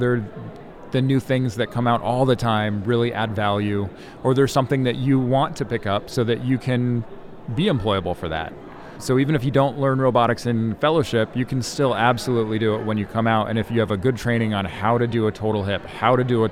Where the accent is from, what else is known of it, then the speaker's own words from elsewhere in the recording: Oregon, United States; also born or lived in Southern California; ever since we left to go down to Southern California, I grew up in Oregon, she kept on saying, when are we going back to Oregon?